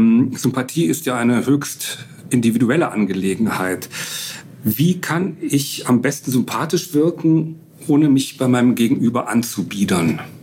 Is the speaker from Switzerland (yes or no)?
no; Rhineland, Germany; Wir Rheinländer sind aber auch nicht ohne.